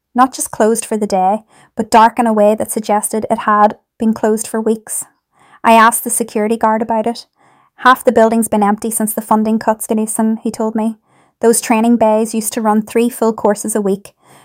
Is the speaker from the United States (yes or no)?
no; London, United Kingdom; I grew up in King's Cross before the glass towers arrived, back when it was still railway yards and council flats.